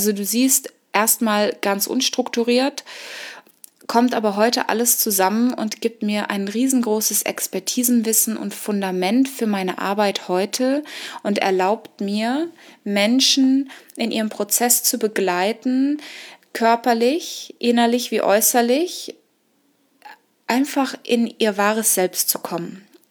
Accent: Kenya; also born or lived in United States; Ich bin in Afrika geboren und aufgewachsen und nicht in Südafrika, wie die meisten annehmen, sondern in Kenia geboren. Hab eine ganz bewegte Kindheit mit dem Bürgerkrieg, bin geflohen, war 12 Jahre auf dem amerikanischen Internat, spreche fließend Englisch

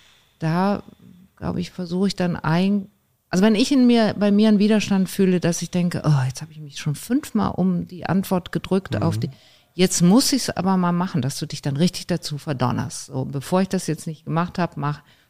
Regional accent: Cologne, North Rhine-Westphalia, Germany; ich komme ja aus Köln

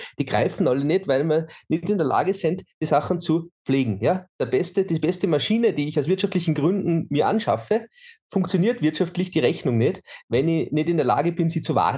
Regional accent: Austria; in der pannonischen Tiefebene gepflanzt werden sollte, bei uns in Österreich

